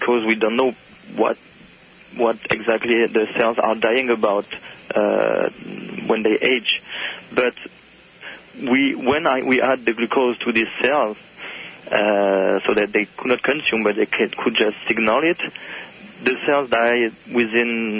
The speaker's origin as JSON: {"language": "English", "country": "France", "lives_now": "North America", "said": "I come from France, actually, and I was surprised when I arrived in North America first months"}